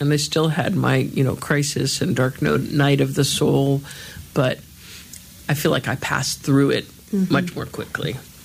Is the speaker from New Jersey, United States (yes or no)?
yes; New Jersey, United States; Because I grew up in New Jersey, right in the county next door to where the Karen Ann Quinlan case was unfolding in the news every night.